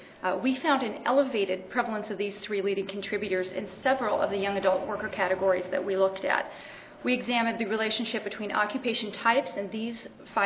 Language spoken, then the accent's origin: English; United States; may expect an English accent, but I'm actually American, so I just go to school there.